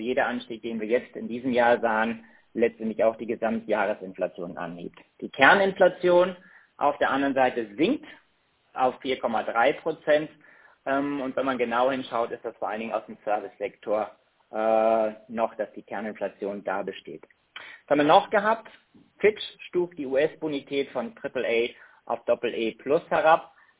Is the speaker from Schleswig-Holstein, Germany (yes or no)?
yes; Kiel, Schleswig-Holstein, Germany; aus Kiel zu berichten hat, meiner alten Heimat, wo ich auch geboren bin und herkomme.